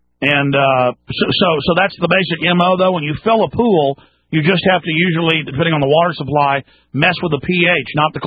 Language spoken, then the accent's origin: English; Dallas, Texas, United States; I mean, I grew up in Dallas, folks